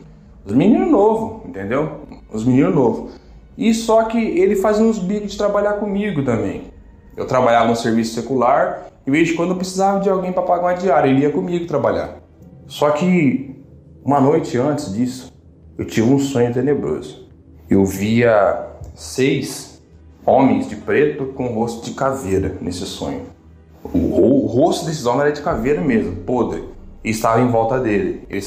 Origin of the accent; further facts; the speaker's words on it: Paraná, Brazil; sou aqui do interior do Paraná.